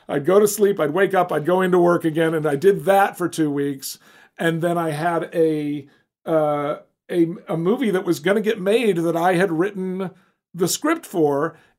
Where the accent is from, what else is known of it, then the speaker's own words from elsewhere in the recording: Alabama, United States; At 12 years old, I was doing all the juried art shows in the Deep South. I grew up in Alabama.